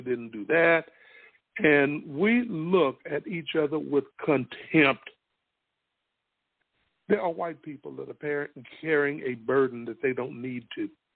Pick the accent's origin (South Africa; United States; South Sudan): United States; Spartanburg, South Carolina; But the embarrassment comes from that man being stationed in my hometown and nobody knowing it, let alone me. There is a plaque to him. And I bet those of you that are in or have visited Spartanburg have passed it 100 times and never noticed it.